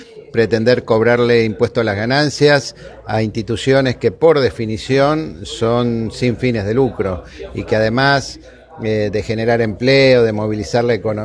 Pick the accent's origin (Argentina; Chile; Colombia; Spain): Argentina; Santa Fe; no podemos menos que sentirnos orgullosos como santafesinos